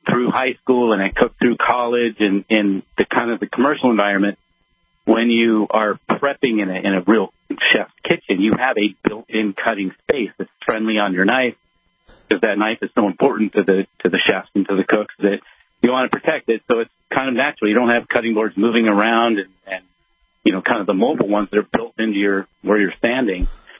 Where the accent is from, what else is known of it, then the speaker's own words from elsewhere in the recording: Phoenix, Arizona, United States; Well, Phoenix, Arizona, in the great sunshine desert state.